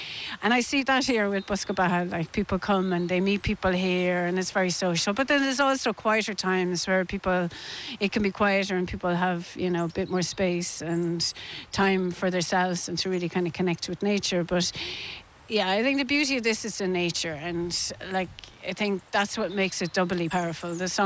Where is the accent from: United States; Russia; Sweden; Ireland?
Ireland; Kilkenny, Leinster; where I grew up in Kilkenny